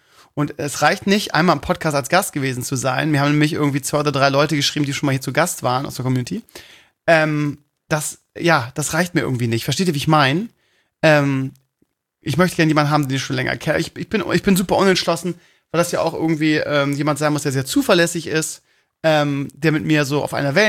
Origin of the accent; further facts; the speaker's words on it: Bremen, Germany; Ja, ich bin Bremer.